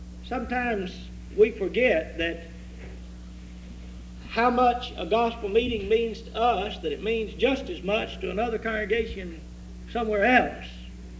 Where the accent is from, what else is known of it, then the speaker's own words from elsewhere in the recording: Texas, United States; I grew up in East Texas, and when I was in the eighth grade, I started raising little Holstein calves.